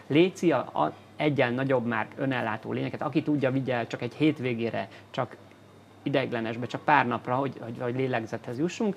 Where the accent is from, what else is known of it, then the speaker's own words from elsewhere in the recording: Miskolc, Borsod-Abaúj-Zemplén, Hungary; Én Miskolcon születtem